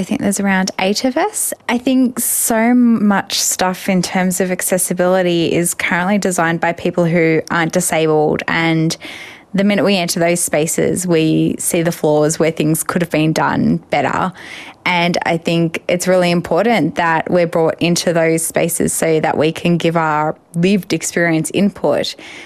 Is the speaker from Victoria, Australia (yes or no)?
yes; Melbourne, Victoria, Australia; from Metro Melbourne, and I'm 30 years old